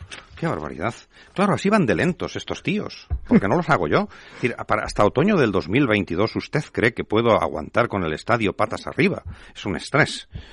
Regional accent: Spain; como español que ama a su patria unida

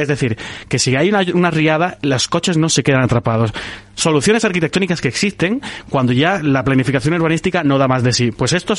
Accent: Granada, Andalusia, Spain; en Granada, sin ir más lejos, que yo hablo siempre de mi tierra porque es lo que más he trabajado

